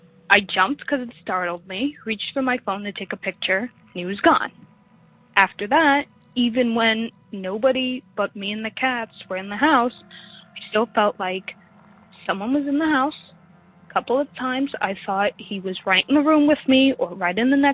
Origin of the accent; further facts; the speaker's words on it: New York City, New York, United States; I'm from New York City, and I just started listening to your show.